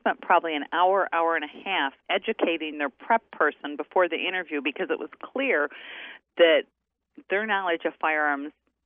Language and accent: English; Michigan, United States; like I'm from Michigan, okay?